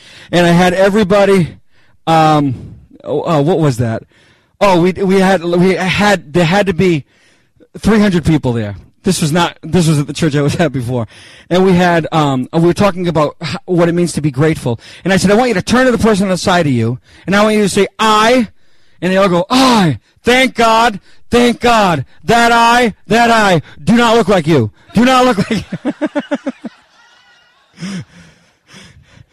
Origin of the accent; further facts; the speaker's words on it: Canada; By the way, I'm no longer calling myself French Canadian. I'm just Canadian.